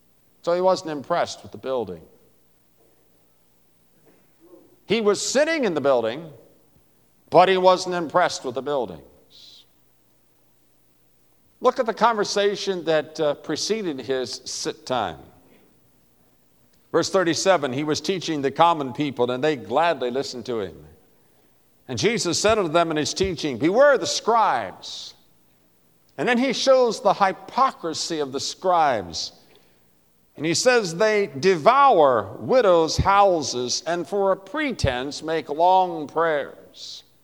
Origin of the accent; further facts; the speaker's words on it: West Virginia, United States; Now, I'm from West Virginia. I've done more than my share of sitting.